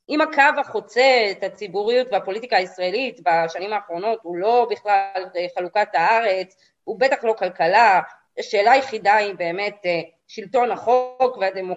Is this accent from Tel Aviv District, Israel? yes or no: no; Jerusalem, Jerusalem District, Israel; אני גדלתי בבית הליברלי השמאלני שלי בירושלים.